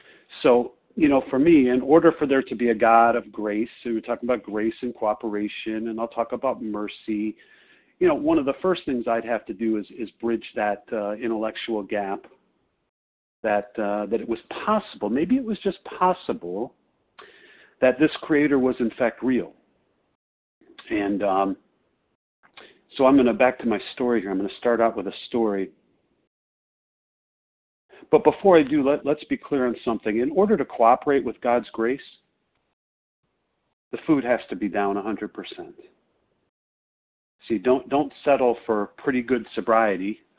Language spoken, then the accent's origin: English; Chicago, Illinois, United States; As Melanie said, I'm from Chicago.